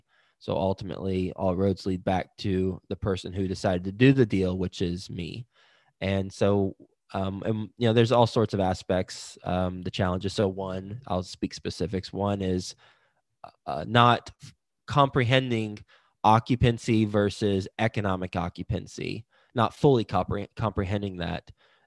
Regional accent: Fort Worth, Texas, United States; now in Cincinnati, United States; I am from Texas, specifically Fort Worth. I live in Cincinnati now.

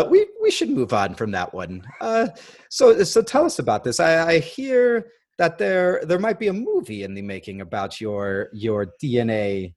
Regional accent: Brooklyn, New York, United States; accent: Brooklyn; I grew up in Brooklyn. This is a Brooklyn accent.

